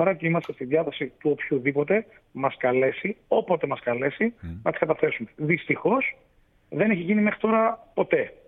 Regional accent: Thessaloniki, Central Macedonia, Greece; τουλάχιστον στην πόλη μου, τη Θεσσαλονίκη

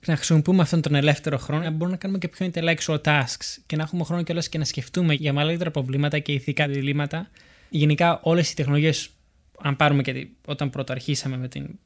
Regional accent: Parga, Epirus, Greece; στο χωριό μου στη Πάργα

